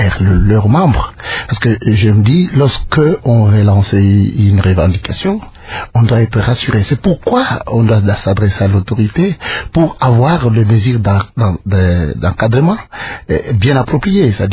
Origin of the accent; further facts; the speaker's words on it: DR Congo; je vis à Kinshasa, je suis congolais.